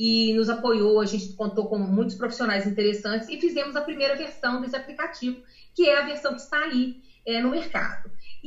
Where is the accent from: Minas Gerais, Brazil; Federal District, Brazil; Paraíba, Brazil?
Minas Gerais, Brazil; Eu sou mineira, né? Mineira, morei durante muitos anos no interior, apesar de ter nascido na capital, e depois voltei para estudar. E nessas minhas passagens pelo interior, né, que foi intenso, né, uma infância no interior